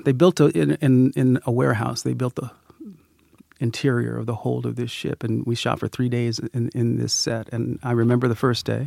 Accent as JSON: {"language": "English", "town": "Sacramento", "region": "California", "country": "United States", "tie": "born or raised there", "said": "I'm a kid from Sacramento, California."}